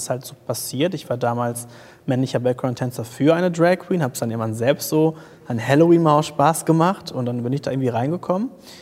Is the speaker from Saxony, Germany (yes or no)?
no; Paderborn, North Rhine-Westphalia, Germany; sie kommt aus Kassel, ich komme aus Paderborn, was halt nicht die Weltstädte sind.